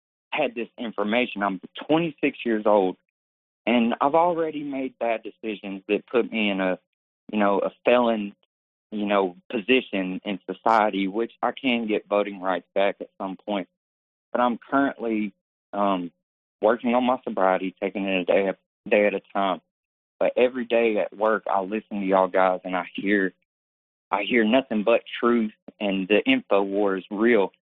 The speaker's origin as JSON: {"language": "English", "region": "Alabama", "country": "United States", "said": "I went to a rehab in Alabama. I'm from Alabama and got off of fentanyl and meth."}